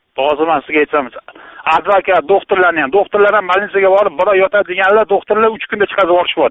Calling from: Tashkent, Uzbekistan; Toshkentlikman.

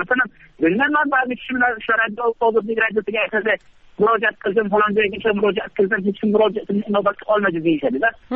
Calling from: Shahrisabz, Qashqadaryo Region, Uzbekistan; Shahrisab, Qashqadaryo.

